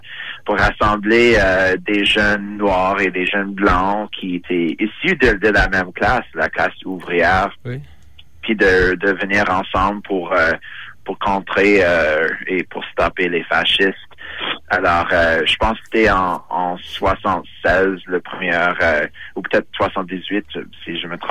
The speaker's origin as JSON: {"language": "French", "town": "Toronto", "region": "Ontario", "country": "Canada", "tie": "born or raised there", "said": "j'ai grandi à Toronto, en fait, pendant les années 90. C'est là où j'ai découvert le ska et le punk."}